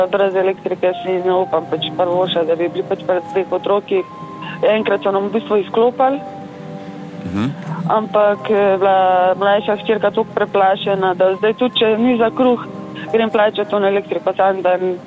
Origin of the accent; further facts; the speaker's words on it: Škofja Loka, Upper Carniola, Slovenia; Ja sem iz Škofje Loke